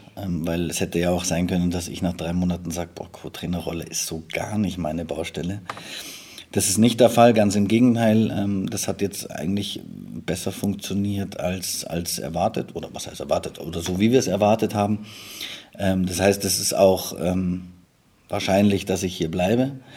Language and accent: German; Munich, Bavaria, Germany; ich bin in München aufgewachsen, also geboren sogar und aufgewachsen